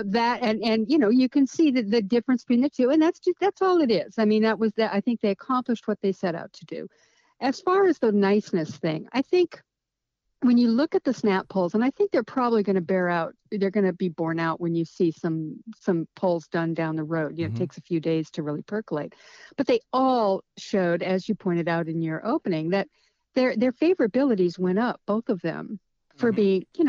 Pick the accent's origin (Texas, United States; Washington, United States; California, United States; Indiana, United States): California, United States; Well, first of all, I am not Midwestern nice. I'm from California.